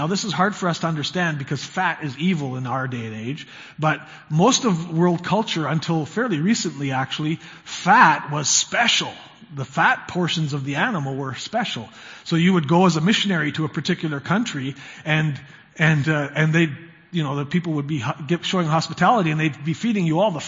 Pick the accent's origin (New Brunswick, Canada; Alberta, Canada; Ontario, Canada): Alberta, Canada; Brooks; born there; it was hailing when I was born in Brooks, Alberta